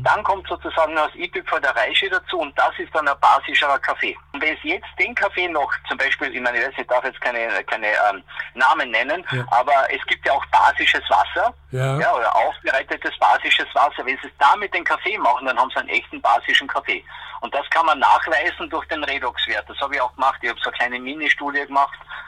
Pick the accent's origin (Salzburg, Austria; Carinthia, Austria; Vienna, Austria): Carinthia, Austria; Bei uns in Kärnten heißt es sauer Rampfach